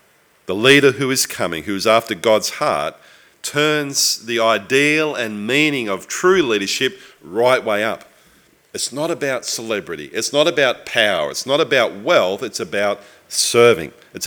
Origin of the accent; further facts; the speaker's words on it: Jannali, New South Wales, Australia; Janali, ever heard of it? Probably not. It's just this little town in the southern suburbs of Sydney. It's where I grew up.